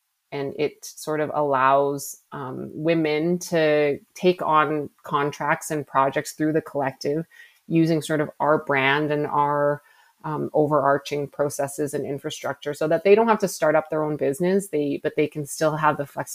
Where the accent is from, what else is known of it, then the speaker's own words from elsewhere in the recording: Edmonton, Alberta, Canada; I was born and raised in Edmonton, and we fully expect what we call like second winter.